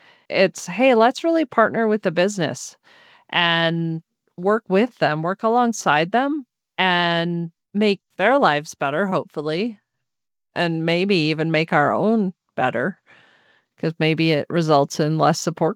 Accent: Midwest, United States; You know, I'm from the Midwest. It's a hot dish.

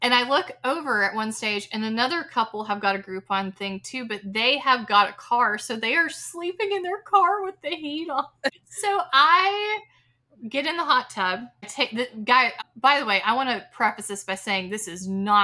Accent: Georgia, United States; Because I grew up in Georgia, as you all know

